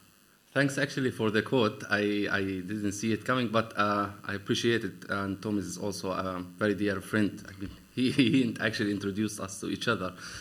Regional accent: Gaza Strip, Palestine; English is a second language; I was born and raised in the Gaza Strip. I was born in 1997

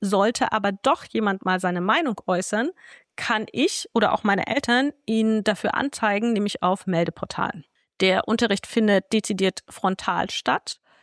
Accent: Wernigerode, Saxony-Anhalt, Germany; moved away as an adult; Wir sind beide in Wernigerode aufgewachsen. Ich bin dann nach dem Abi weggezogen.

